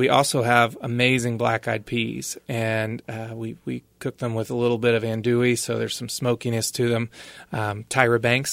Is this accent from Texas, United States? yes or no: yes; Texas, United States; also born or lived in North Carolina; now in Des Moines, United States; We're from Texas and spent summers in North Carolina. And so this is the food that I grew up with and that I love.